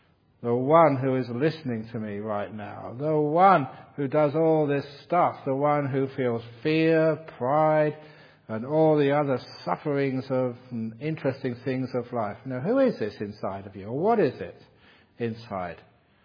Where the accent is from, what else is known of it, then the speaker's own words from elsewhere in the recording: England, United Kingdom; And being English, I have to be polite. It's in my genes.